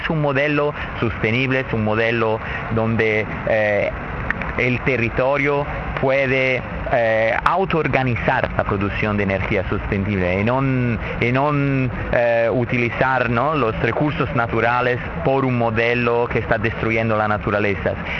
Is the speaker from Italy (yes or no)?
yes; Italy; Spanish is a second language; Yo soy de la Italia, ahora estamos como intentando de hacer algo así en Italia